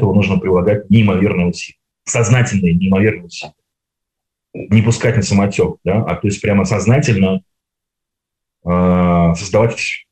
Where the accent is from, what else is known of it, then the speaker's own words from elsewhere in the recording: England, United Kingdom; в той церкви, где я вырос, в Англии